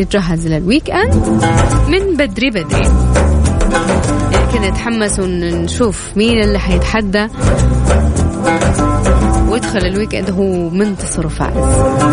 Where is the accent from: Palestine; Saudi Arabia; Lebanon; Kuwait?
Saudi Arabia; أنا من السعودية بس